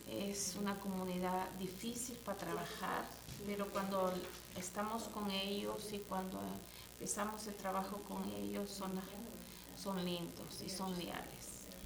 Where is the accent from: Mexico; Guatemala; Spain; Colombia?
Guatemala; now in El Cenizo, United States; soy originaria de Guatemala.